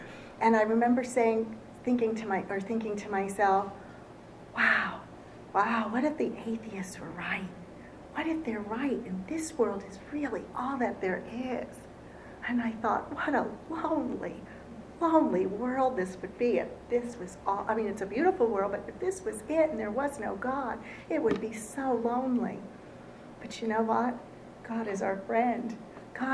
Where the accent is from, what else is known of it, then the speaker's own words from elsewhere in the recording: New Jersey, United States; And I grew up in New Jersey.